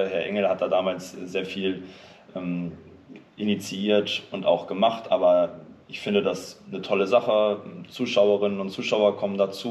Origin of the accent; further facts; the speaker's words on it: Garbsen, Lower Saxony, Germany; denn also erstmal ist es meine Heimatstadt Garbsen.